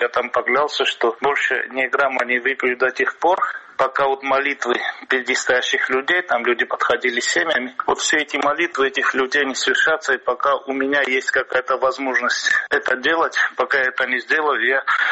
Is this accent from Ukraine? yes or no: no; South Ossetia, Georgia; которую я ставил перед собой и как осетин. Осетин, и на тот период, как глава Республики Южная Осетия